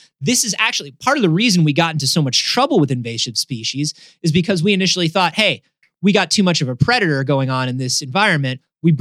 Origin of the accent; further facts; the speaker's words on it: Florida, United States; moved away; I grew up in Florida. All I know is hunting snail kites in the Everglades on airboats.